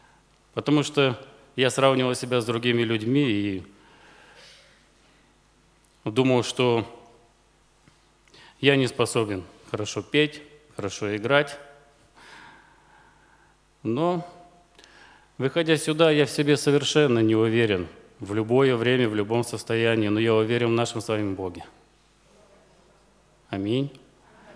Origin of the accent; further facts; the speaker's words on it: Ukraine; Я приехал из Украины